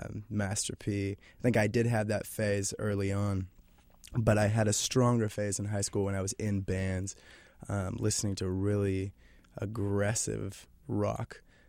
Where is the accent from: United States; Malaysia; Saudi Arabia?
United States; Spokane, Washington; I grew up in Spokane, which I do think probably influenced what I was listening to as a kid.